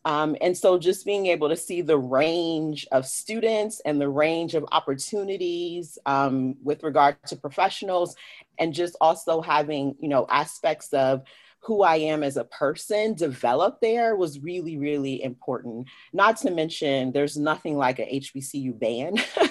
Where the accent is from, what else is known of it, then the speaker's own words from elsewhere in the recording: Maryland, United States; also born or lived in Omaha, United States; I am originally from Maryland, though I like to say I have Midwest roots because I was born in Omaha, Nebraska. But then we moved to Maryland.